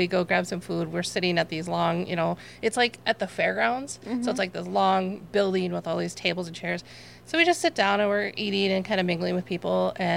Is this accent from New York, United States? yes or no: no; Bemidji, Minnesota, United States; I grew up in Bemidji.